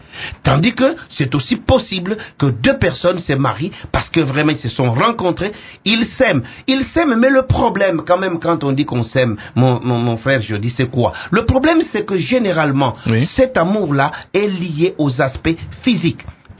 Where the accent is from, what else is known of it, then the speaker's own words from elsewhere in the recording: Kongo Central, DR Congo; born there; first language Kiyombe; French is a second language; Moi, je suis né au bas-fleuve, au Mayombe. Je ne parle que Kiyombe. Aujourd'hui, je parle très bien Lingala, je parle très bien Kikongo à l'État grâce à mon épouse.